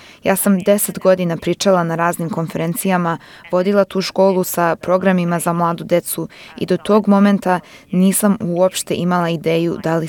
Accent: South Australia, Australia; also born or lived in Novi Sad, Serbia; Ja sam rođena u Novom Sadu i sa 3 godine sam stigla u Australiju. Kada smo stigli, oni su sa mnom pričali na našem jeziku, mada se to godinama posle sve više i više mešalo.

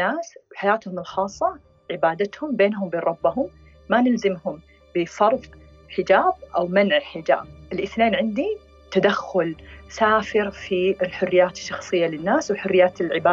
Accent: Mecca, Makkah Province, Saudi Arabia; لما كنت أنا من مكة، لما كنت أروح الحرم أطوف

